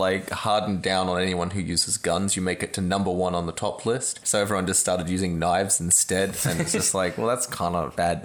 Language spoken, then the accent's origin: English; Australia; I'm from Australia. Everything tries to kill you in Australia.